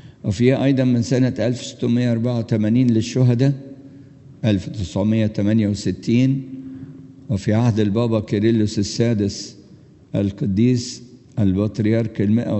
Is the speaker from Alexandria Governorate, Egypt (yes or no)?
yes; Alexandria, Alexandria Governorate, Egypt; إحنا عندنا في اسكندرية جزء من جسد ماري مرقس الكاروز في الكاتدرائية الكبيرة في الاسكندرية